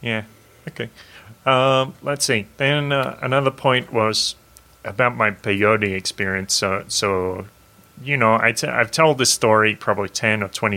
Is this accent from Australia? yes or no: yes; Australia; where are you from? I'm from Australia. How old are you? I'm 32.